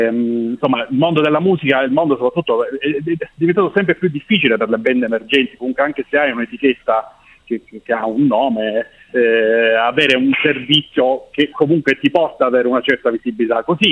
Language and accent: Italian; Ragusa, Sicily, Italy; noi non siamo di Palermo, volevo chiarire questa cosa